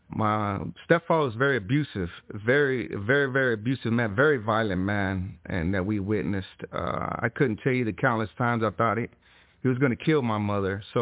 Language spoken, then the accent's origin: English; Fort Worth, Texas, United States; I was born in 77 in Fort Worth, Texas, to a young mother, 16 years old. My father was 18 years old. I was raised by my grandparents off and on.